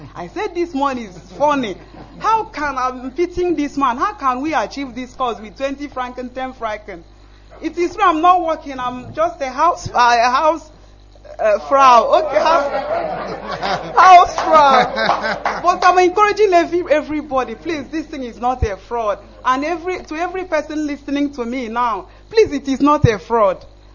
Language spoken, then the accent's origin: English; Imo, Nigeria; I come from Ami Ikenolo, local government of Imo State, Biafra land.